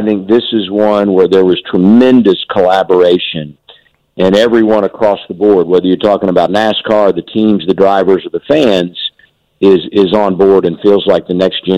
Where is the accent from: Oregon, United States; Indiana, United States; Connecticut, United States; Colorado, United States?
Indiana, United States; Indianapolis; but growing up in Indianapolis and following the Indy 500 and what IndyCar meant to that city